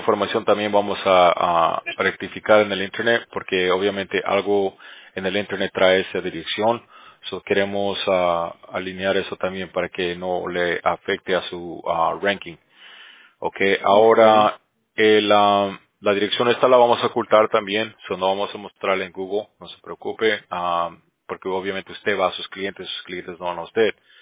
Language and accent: Spanish; Bolivia; yo soy de Bolivia, por eso le digo, porque suena muy común